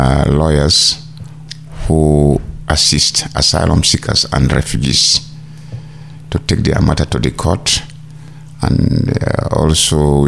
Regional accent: Gambia; I came from the Gambia.

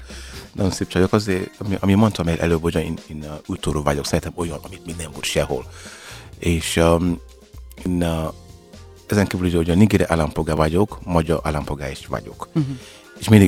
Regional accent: Hungary; Te, hát gyerekek, én magyar vagyok.

